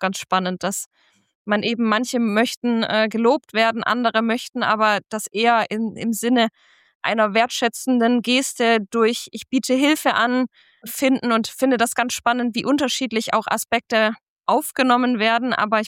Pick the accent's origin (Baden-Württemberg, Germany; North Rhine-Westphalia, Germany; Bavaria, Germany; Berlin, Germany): Baden-Württemberg, Germany; Jetzt komme ich aus dem Schwabenländle